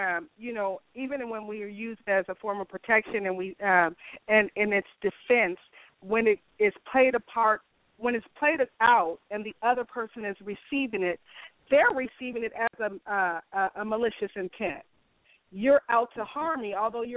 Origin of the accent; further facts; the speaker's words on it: Pomona, California, United States; And they're going to see … that grew up in Pomona, was born and raised in Pomona.